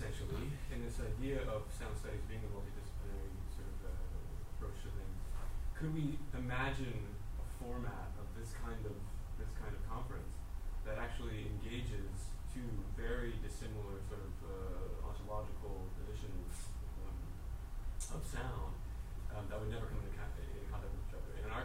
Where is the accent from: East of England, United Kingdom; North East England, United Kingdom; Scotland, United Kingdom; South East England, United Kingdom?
North East England, United Kingdom; Newcastle upon Tyne; As you mentioned, we are both hailing from Newcastle upon Tyne in England.